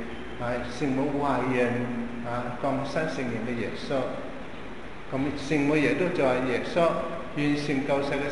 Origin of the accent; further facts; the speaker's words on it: Hunan, China; now in Hong Kong, China; 即是以我鄉下的地方，以即係成個湖南省成個湖南省得25個神父啫